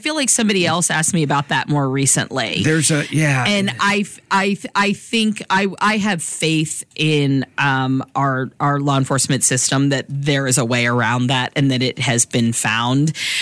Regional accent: Gainesville, Florida, United States; But I grew up in Gainesville, Florida, and I lived through both Bundy and Danny Rowling.

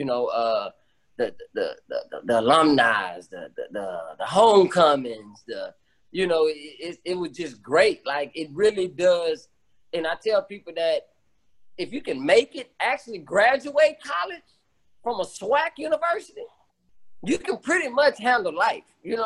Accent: Houston, Texas, United States; Because you either went to TSU or Prairie View when you, you know, growing up in Houston.

